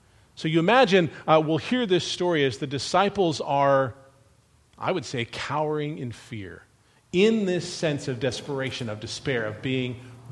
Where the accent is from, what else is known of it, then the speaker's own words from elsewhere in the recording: Florida, United States; born there; also born or lived in California; I was born in South Florida. We moved to California. My dad worked in Hollywood.